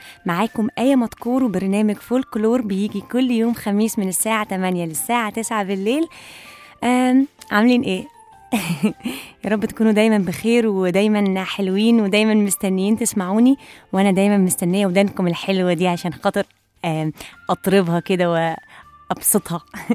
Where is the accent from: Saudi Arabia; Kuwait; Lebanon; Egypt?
Egypt; انتوا عارفين احنا كشعب مصري ما نعرفش نبتدي جملة إلا ما نختمها بمثل شعبي